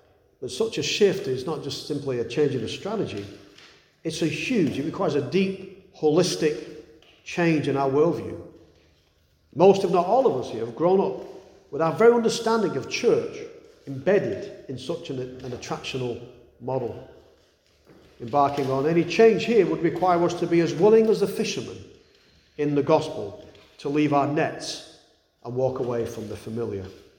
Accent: England, United Kingdom; Now, in my day, growing up in England, it was even easier.

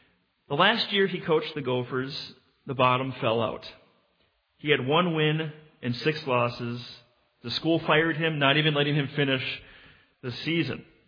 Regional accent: Minnesota, United States; I grew up in Minnesota, and that's always been where my loyalty has lied.

